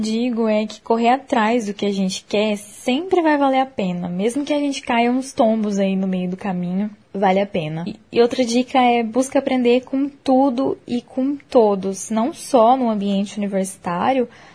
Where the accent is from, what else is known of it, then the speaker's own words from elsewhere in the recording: Umuarama, Paraná, Brazil; Eu nasci e cresci em Umuarama, e Umuarama não tem jornalismo, então eu precisei fazer uma escolha.